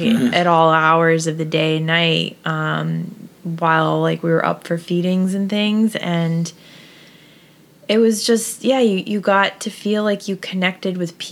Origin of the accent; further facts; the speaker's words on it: Massachusetts, United States; he actually got his career started up in my home state of Massachusetts.